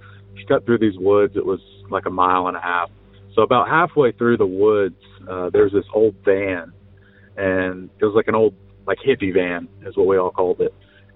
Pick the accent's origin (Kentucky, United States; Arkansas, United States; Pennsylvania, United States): Arkansas, United States; Greenbrier; now in Raleigh, United States; My story takes place back in my hometown of Arkansas. Grew up in a small town outside of Little Rock, Greenbrier to be specific for anyone that's familiar.